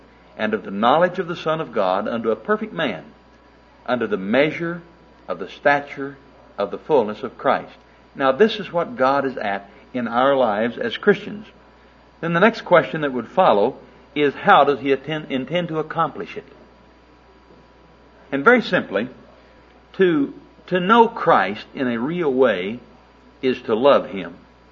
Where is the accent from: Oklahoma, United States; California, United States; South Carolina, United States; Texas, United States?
Oklahoma, United States; Oklahoma City; I'm not a minister. I'm a layman from Oklahoma City, just an old dumb house builder.